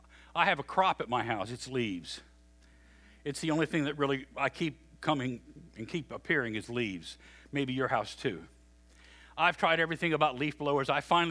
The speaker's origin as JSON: {"language": "English", "region": "West Virginia", "country": "United States", "said": "You know, I'm from West Virginia, but even I know a few things."}